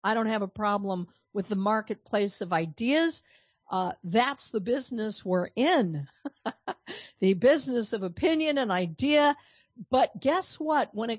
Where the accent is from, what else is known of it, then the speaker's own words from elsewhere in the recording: Denver, Colorado, United States; moved away as an adult; now in Texas, United States; There is a talk show host out of Denver, Colorado, which is not only my hometown, but one that I did a lot of radio in before I moved off to Texas.